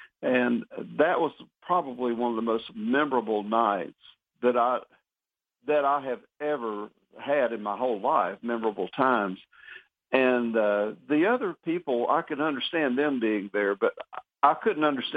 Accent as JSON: {"language": "English", "town": "Jacksonville", "region": "Florida", "country": "United States", "tie": "born or raised there", "said": "I was raised in church, and I'm from Florida. I'm from Jacksonville."}